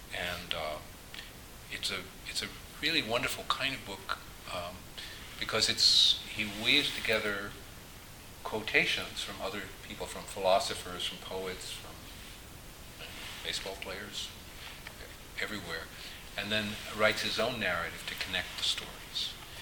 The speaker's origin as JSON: {"language": "English", "town": "New York City", "region": "New York", "country": "United States", "tie": "born there", "said": "I was born in Brooklyn, New York in 1946. I went to Monroe Street School and blah, blah, blah."}